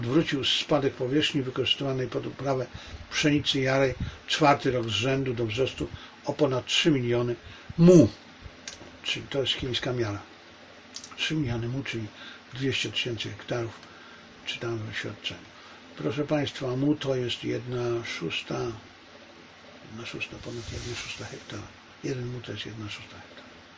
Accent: China; Mnie interesuje, jako że jestem Chińczykiem, i wcale bym nie miał nic przeciwko temu, aby wylądować pod koniec życia na chińskiej wsi

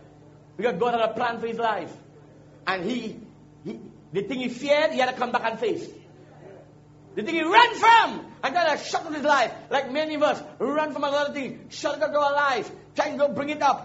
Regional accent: Trinidad & Tobago; I am my father's son. I am this here. I am from Trinidad. I live down here.

